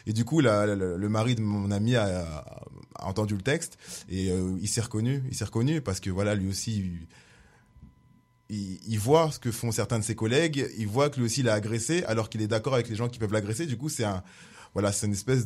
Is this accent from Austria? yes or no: no; France; born there; Je suis né en France